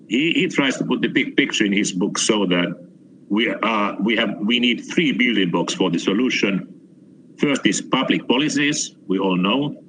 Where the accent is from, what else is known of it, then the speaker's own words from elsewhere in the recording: Finland; I'm from Finland, we know ice hockey.